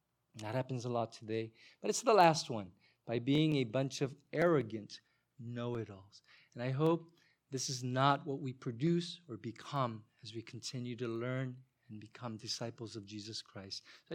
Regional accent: South Korea; now in United States; But growing up in Korea, I remember watching the cartoons Mighty Mouse. When I came to the States, I was introduced to Super Friends.

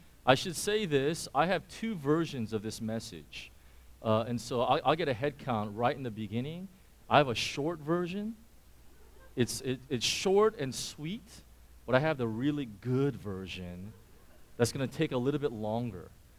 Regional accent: Irvine, California, United States; I grew up in Irvine, so I know what the Southern California kind of thing is like.

